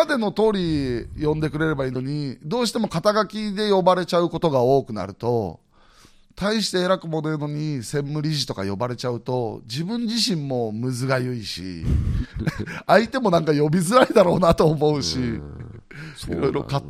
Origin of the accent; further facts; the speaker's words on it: Funabashi, Chiba, Japan; 千葉県船橋市出身なんで、やっぱり中山競馬場のお膝元で育って。